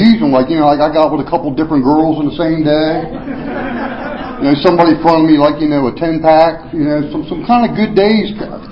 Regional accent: Waldorf, Maryland, United States; or maybe down in my hometown, Tri-County and Waldorf.

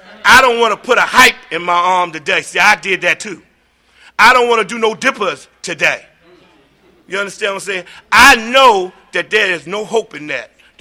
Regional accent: Washington, District of Columbia, United States; I'm from Washington, D.C., and I used to live up by Walter Reed, and I worked for the engraving and printing.

